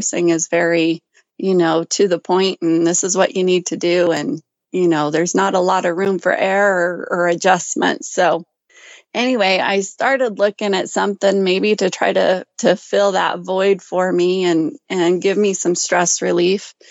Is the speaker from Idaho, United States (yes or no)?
yes; Gooding, Idaho, United States; I'm from Gooding, Idaho. I live on a rural farm.